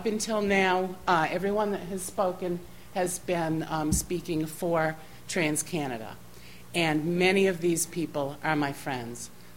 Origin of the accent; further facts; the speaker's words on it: Lexington Township, Maine, United States; from Lexington Township.